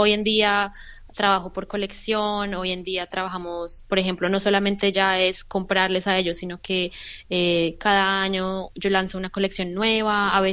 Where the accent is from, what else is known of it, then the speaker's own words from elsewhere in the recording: Bogotá, Colombia; Yo soy de Bogotá y suelo ir a Bogotá a visitar a mi familia